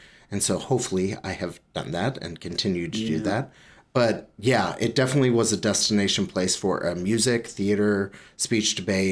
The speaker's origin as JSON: {"language": "English", "town": "St. Louis", "region": "Missouri", "country": "United States", "tie": "born or raised there", "said": "So I grew up in the St. Louis suburbs. And then moved to Fayette, which is Central Methodist University, and really wanted to do education."}